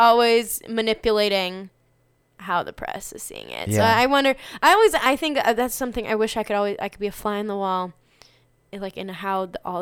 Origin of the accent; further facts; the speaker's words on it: Chicago, Illinois, United States; accent: Chicago; And notice my Chicago accent